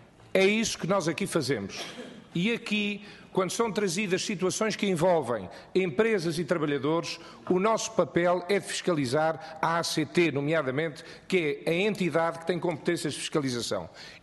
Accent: Porto, Portugal; na região do Porto, onde eu cresci.

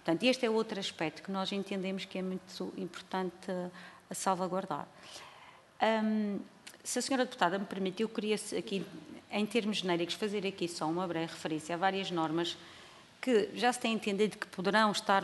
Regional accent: Madeira, Portugal; eu sou, aliás já deu para perceber, eu sou madeirense, vivo lá há muitos anos

